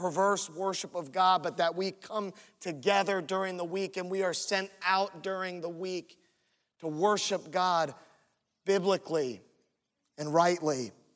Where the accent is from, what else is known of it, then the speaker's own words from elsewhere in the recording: Virginia Beach, Virginia, United States; I'm a Mets fan growing up in Virginia Beach with the Tidewater Tides.